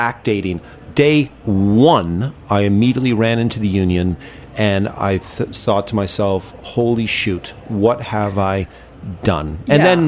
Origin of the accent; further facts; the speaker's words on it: Toronto, Ontario, Canada; It was me reverting back to where I grew up in Toronto at a formal Italian restaurant.